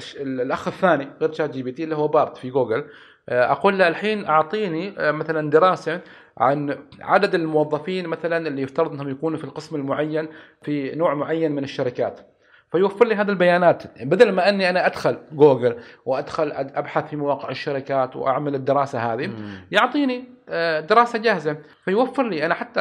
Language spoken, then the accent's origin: Arabic; Oman; سواء عندنا في عمان وحتى خارج البلد